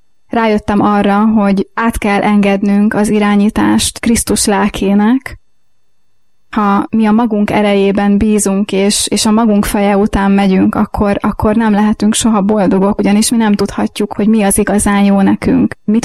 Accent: Nyíregyháza, Szabolcs-Szatmár-Bereg, Hungary; egy városból származunk, Nyíregyházáról.

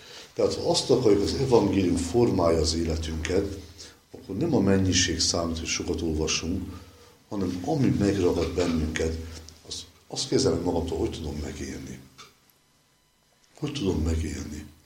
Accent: Szekszárd, Tolna, Hungary; az én szülővárosomban, Szexárdon kiadtak egy egy könyvecskét

